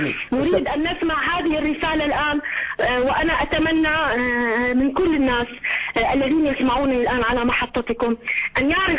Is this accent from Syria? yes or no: yes; Syria; لا تشبهنا كسوريين.